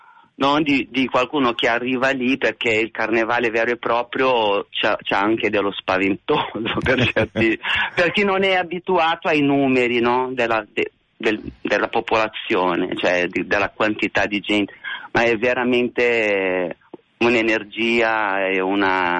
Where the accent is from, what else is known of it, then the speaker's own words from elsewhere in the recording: Brazil; Italian is a second language; now in Milan, Italy; Lo dico da brasiliana che vive a Milano da 30 anni